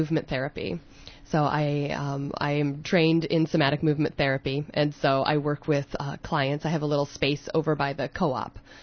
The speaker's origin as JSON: {"language": "English", "town": "Omaha", "region": "Nebraska", "country": "United States", "tie": "born or raised there", "said": "I grew up in Omaha, Nebraska."}